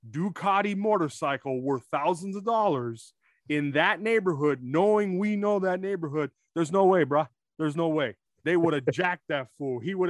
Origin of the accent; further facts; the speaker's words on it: Los Angeles, California, United States; this is a movie based upon the City of Angels, Los Angeles, my hometown